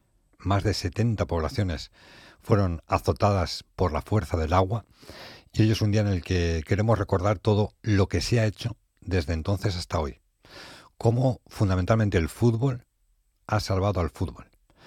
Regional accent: Xirivella, Valencian Community, Spain; Mi querida Horta Sud, yo soy de Chirivella, algo que llevo con mucho orgullo

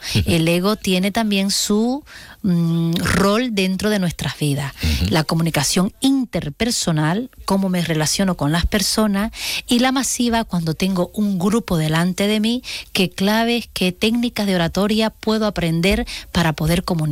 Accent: Santa Cruz de la Sierra, Santa Cruz, Bolivia; now in Jerez, Spain; el 24 de septiembre, Leo, es el día de mi ciudad de origen, de Santa Cruz de la Sierra.

